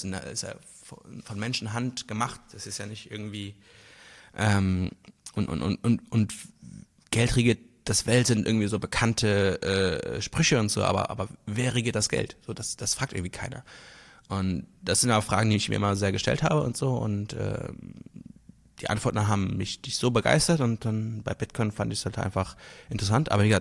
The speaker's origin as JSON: {"language": "German", "country": "Luxembourg", "said": "ich komme aus Luxemburg ursprünglich und wir hatten bevor dem Euro halt den luxemburgischen Franc und das ist halt ein super kleines Land"}